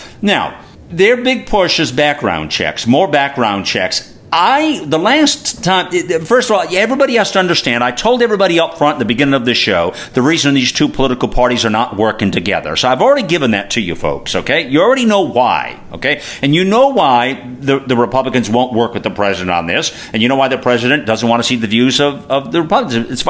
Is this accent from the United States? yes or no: yes; United States; as an American, I want a common sense approach to things.